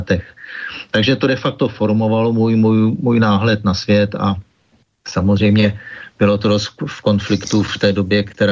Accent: Prague, Czechia; moved away; also born or lived in United Kingdom; já jsem rodilý Vinohraďák z Vinohrad z Prahy 2

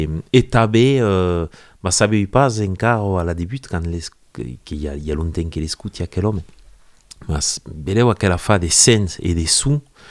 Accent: Narbonne, Occitanie, France; je suis d'ici, je suis de Narbonne

